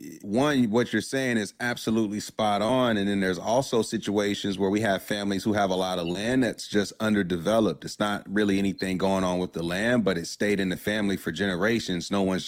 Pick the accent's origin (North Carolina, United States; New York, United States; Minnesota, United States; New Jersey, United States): North Carolina, United States; Durham; I grew up in Durham and didn't even know what the school was.